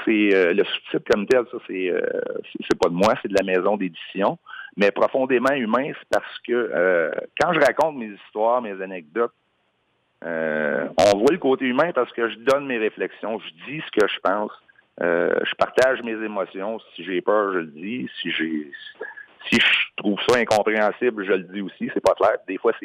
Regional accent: Ville-Marie, Quebec, Canada; moi, je viens de Ville-Marie au Témiscamingue, puis nous autres au Témiscamingue, ben en général, on allait au cégep à Rouyn-Noranda.

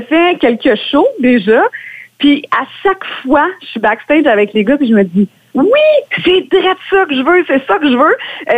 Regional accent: Quebec, Canada; il y a plein de shows chez nous en Mauricie

